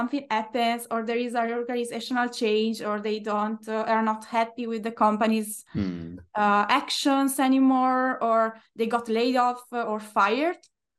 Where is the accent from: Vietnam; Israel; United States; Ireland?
Ireland; Dublin; English is a second language; moved away as an adult; now in Spain; so from Dublin, so I was from Ireland to Spain